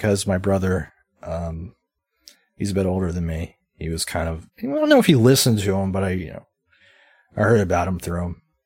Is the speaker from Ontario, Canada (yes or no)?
no; Brooklyn, Nova Scotia, Canada; I'm from Brooklyn, Queens. In Canada.